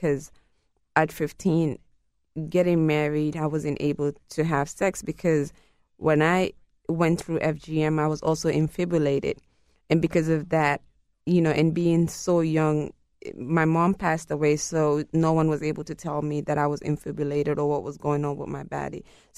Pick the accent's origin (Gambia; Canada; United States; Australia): Gambia; I'm originally from Gambia. It's a small country in West Africa